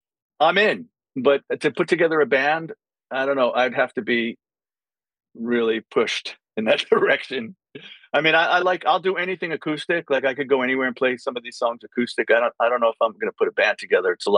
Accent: New York City, New York, United States; It's like, yeah, man, I'm from New York City, you know, New York City made.

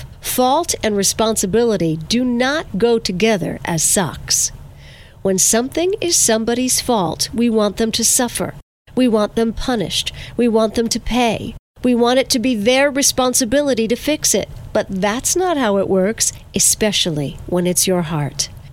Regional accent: Verplanck, New York, United States; the Mount Carmel Food Pantry in my hometown of Verplanck.

